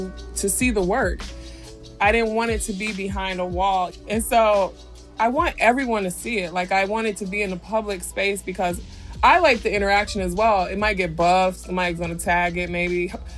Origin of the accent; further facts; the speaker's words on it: Detroit, Michigan, United States; When I was growing up in Detroit, there were areas that were completely devastated.